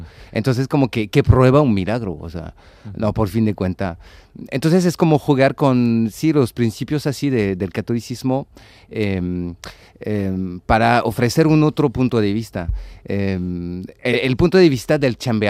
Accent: France; Yo soy francés.

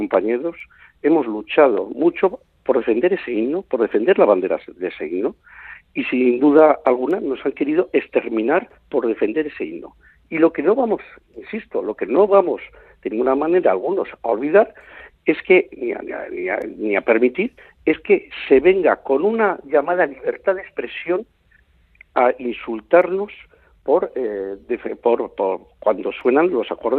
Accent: Spain; millones de personas que somos españoles y que no tenemos por qué aguantar que constantemente se pite el himno de nuestro país.

